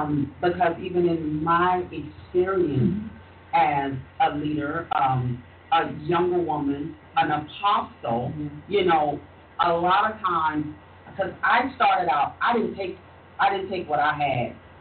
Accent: Iowa, United States; You know, I came from Iowa.

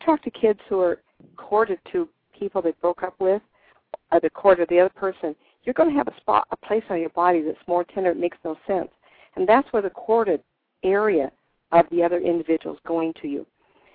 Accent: Fresno, California, United States; Okay, Darcy, I'm Fresno, California. You know I'm from California, everybody.

